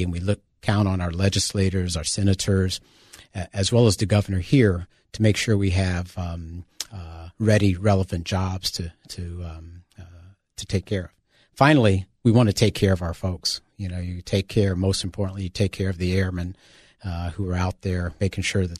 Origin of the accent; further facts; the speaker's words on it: Ohio, United States; now in Minnesota, United States; I was born and raised in Ohio. Went to school there and was minding my own business, and I found a fellowship to attend here in Minnesota